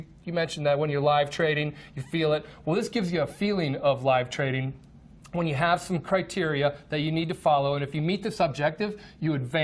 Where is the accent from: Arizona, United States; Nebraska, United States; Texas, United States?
Nebraska, United States; I came from Nebraska, didn't know too much about trading, started throwing money in the markets, wasn't finding success.